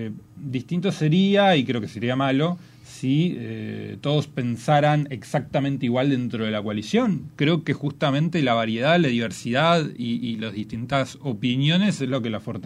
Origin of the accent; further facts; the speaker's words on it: Tala, Canelones, Uruguay; Soy de Tala, estoy más cerca del pollo y la gallina.